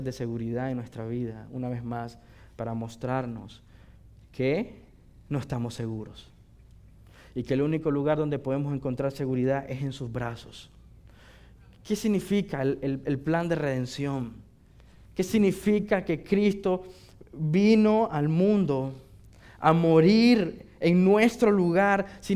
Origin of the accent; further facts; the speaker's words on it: Jinotega, Nicaragua; born there; Yo nací en Jinotega.